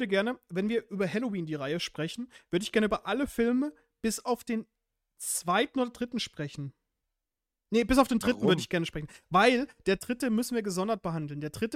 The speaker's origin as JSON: {"language": "German", "region": "Baden-Württemberg", "country": "Germany", "said": "Ich komm ursprünglich aus dem Schwarzwald"}